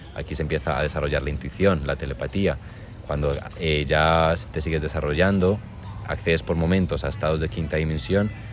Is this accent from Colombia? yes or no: yes; Colombia; moved away; Desde que vine de Colombia, no me había como tumbado en una manga así